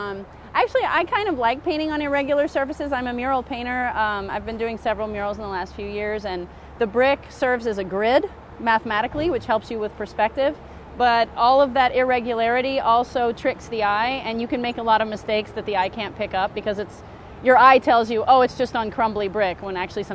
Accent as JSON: {"language": "English", "region": "Tennessee", "country": "United States", "said": "That's right, because I'm from Tennessee."}